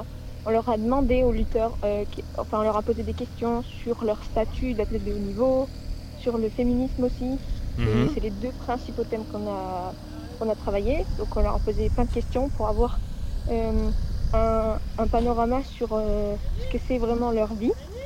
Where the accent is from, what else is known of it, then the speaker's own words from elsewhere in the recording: Auvergne-Rhône-Alpes, France; Moi, je suis du Cantal.